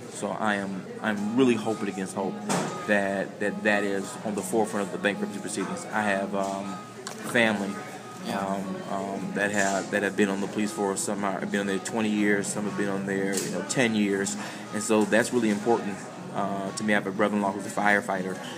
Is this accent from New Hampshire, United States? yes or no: no; Detroit, Michigan, United States; Being born and raised in Detroit, I was born on the west side.